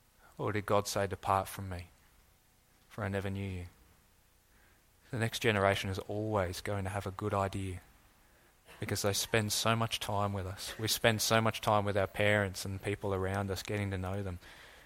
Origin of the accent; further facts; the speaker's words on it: Australia; We are not Australian. I mean, we are Australian, aren't we?